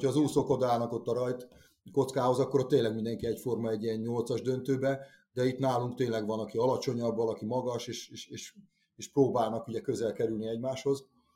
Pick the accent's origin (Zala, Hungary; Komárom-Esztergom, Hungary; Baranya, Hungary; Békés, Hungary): Békés, Hungary; Battonya; de hát én ugye Batonyára származok, az egy ilyen kis város végül is, hát nem mondom falunak, mert ugye megvan a városi cím, de 5000 alatti városról beszélünk